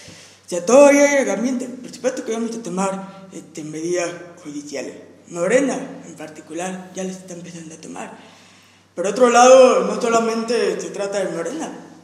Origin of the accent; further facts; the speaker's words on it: Mexico; como nosotros, como mexicanos, como simples ciudadanos, podemos promover un amparo